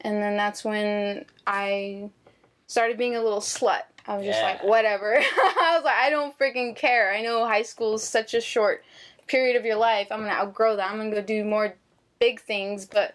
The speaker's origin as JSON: {"language": "English", "town": "Phoenix", "region": "Arizona", "country": "United States", "tie": "born or raised there", "said": "I like the suburban life, and that's what I was used to, especially growing up in Phoenix."}